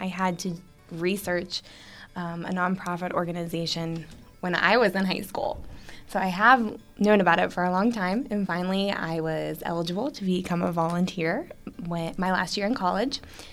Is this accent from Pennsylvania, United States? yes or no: yes; South Fayette, Pennsylvania, United States; I grew up in South Fayette, so I went to South Fayette High School, and then I graduated from Duquesne.